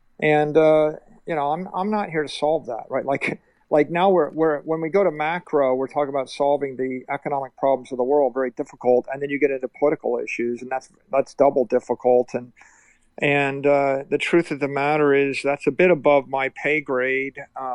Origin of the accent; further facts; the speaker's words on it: New Zealand; when I grew up in New Zealand. And in New Zealand, it was a very poor country, really, really poor country when I was growing up there.